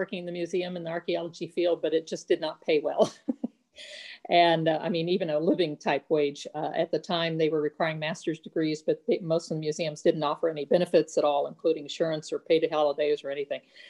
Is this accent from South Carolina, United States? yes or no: no; Winterset, Iowa, United States; I'm from Winterset, Iowa, which is John Wayne's hometown.